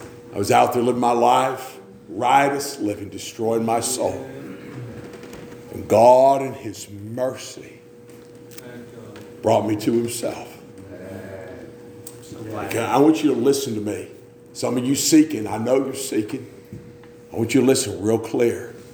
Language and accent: English; Appalachia, United States; I'm from Appalachia.